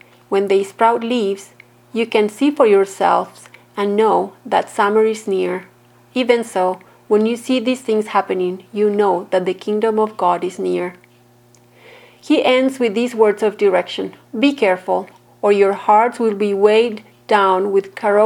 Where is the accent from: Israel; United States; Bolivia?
Bolivia; I grew up around Pentecostal churches in Bolivia where there's more emphasis and familiarity with apocalyptic texts.